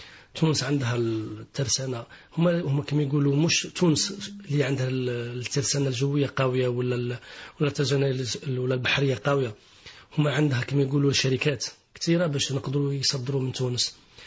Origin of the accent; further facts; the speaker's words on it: Algeria; احنا كتمور جزائريه